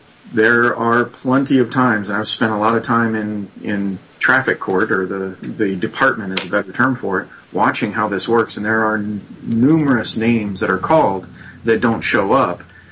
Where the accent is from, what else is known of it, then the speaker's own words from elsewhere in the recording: Fallbrook, California, United States; growing up in Fallbrook in California was a huge problem when I was a kid